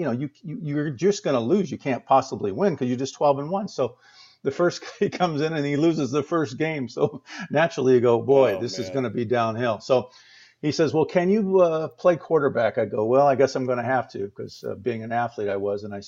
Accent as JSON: {"language": "English", "town": "Tucson", "region": "Arizona", "country": "United States", "tie": "born or raised there", "also_born_or_lived": "Kansas City", "said": "I grew up in Tucson, Arizona, and we went out there from Kansas City when I was born, and my father had the asthma situation."}